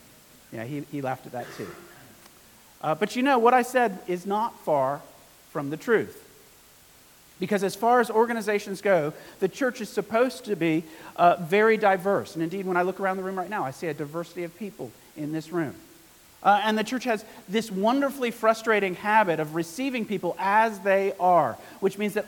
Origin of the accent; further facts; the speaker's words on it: United States; now in St. Helier, Jersey; I am from originally from America, but living in Jersey now, and love living in Jersey.